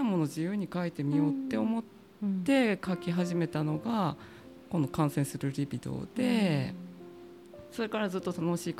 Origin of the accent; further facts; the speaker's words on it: Hiroshima, Japan; 私広島出身なんですけど、はい、広島から漫画家になってこっちに出てきた